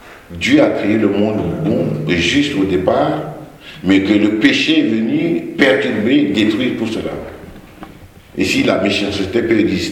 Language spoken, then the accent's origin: French; Chad; je n'étais pas né dans une famille chrétienne. Avec mon épouse, nous sommes originaires du Tchad. Ma famille est animiste.